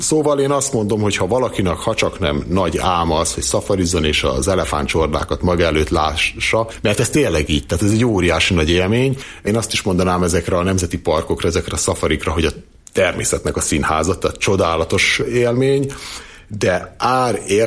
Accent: Debrecen, Hajdú-Bihar, Hungary; Debreceni vagyok

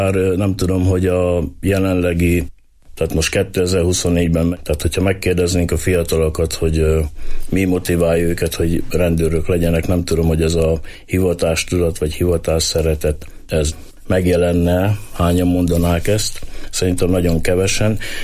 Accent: Hajdúnánás, Hajdú-Bihar, Hungary; hajdúsági vagyok, azért hazahúzott a szívem, tehát Hajdúnánáson nem volt akkor lehetőség, és így kerültem Debrecenbe.

